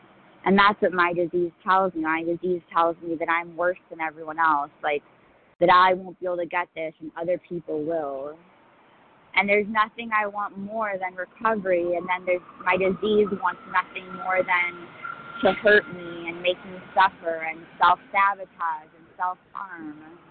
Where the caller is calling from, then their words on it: New York, United States; I'm calling from New York City.